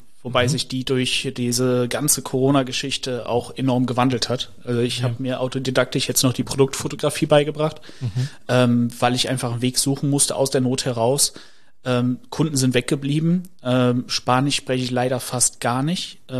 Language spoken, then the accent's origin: German; Düsseldorf, North Rhine-Westphalia, Germany; now in Mallorca, Spain; Ursprünglich komme ich aus Düsseldorf, beziehungsweise aus dem näheren Umkreis von Düsseldorf.